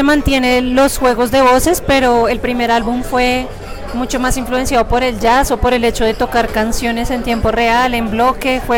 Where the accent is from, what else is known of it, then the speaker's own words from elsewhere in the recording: Bogotá, Colombia; Pues nosotras somos de Bogotá